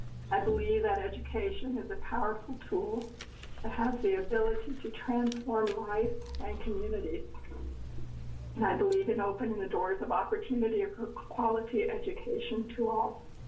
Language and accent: English; Salem, Oregon, United States; Growing up in Salem, I'm very familiar with Western Oregon and the excellent reputation and the impact that they have in our community.